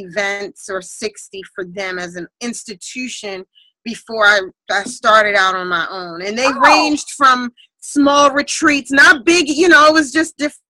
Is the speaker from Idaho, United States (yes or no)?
no; Pumphrey, Maryland, United States; I grew up in Pumphrey.